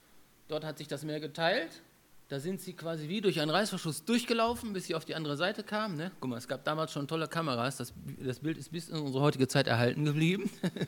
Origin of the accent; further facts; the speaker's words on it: Bad Salzuflen, North Rhine-Westphalia, Germany; auf dem Rückweg nach Hause, also nach Ostwestfalen, wo ich herkomme, aus Bad Salzuflen